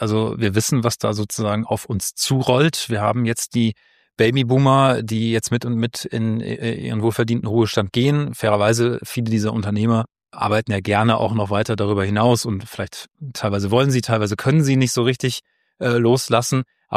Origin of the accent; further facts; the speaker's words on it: North Rhine-Westphalia, Germany; Also ich bin vom Lebenslauf her in NRW aufgewachsen, habe dann in Köln, in Maastricht studiert, in Gießen dann promoviert, in Frankfurt dann habilitiert.